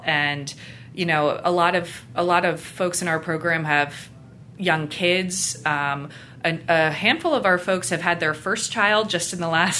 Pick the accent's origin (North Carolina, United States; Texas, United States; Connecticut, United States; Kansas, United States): Connecticut, United States; I grew up in Connecticut, and so I was out of state